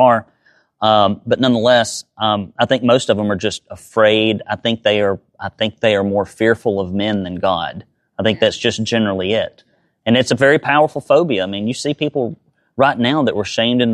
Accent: Alabama, United States; We lived in like this little shanty area of just abject Appalachian poverty. And so that's where I grew up in Alabama.

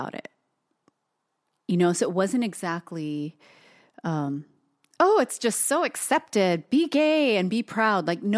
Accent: Hawaii, United States; But I will say that still growing up in Hawaii and being Asian, having that cultural piece too, yeah, you don't talk about it.

